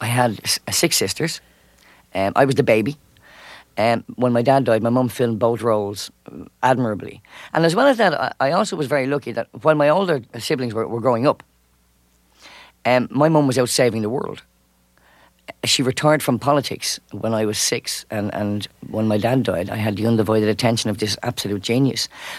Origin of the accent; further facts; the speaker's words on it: Dublin, Leinster, Ireland; now in United States; Yeah, I grew up in the city centre of Dublin, and it's populated mainly by dockers, stevedores, and on the female side, market dealers.